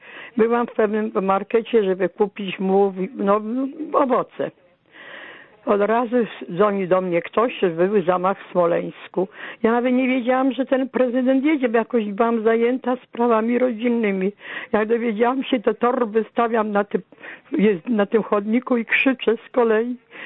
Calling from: Łódź, Łódź Voivodeship, Poland; jestem słuchaczką stałą z Łodzi.

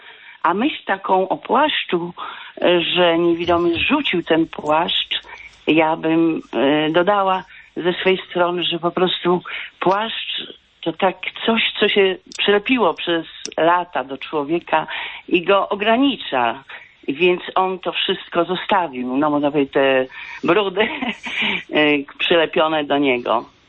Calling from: Wrocław, Lower Silesian Voivodeship, Poland; z Wrocławia.

